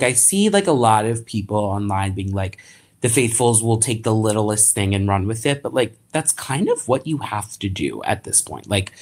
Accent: Philadelphia, Pennsylvania, United States; I'm also from Philly, where Jason Kelce played on the Eagles.

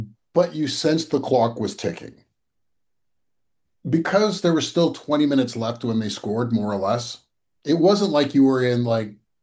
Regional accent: Canada; I do think as Canadian fans, we need more chants.

